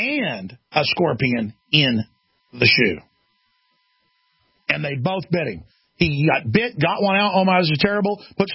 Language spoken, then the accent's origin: English; Texas, United States; I can't tell you how many times there's been a millipede or a spider or a scorpion in my boots growing up in Texas.